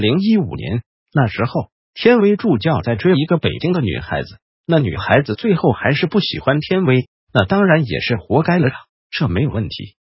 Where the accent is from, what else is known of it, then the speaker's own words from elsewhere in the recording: Taiwan; 我们台湾人是一辈子的力气用完了就死掉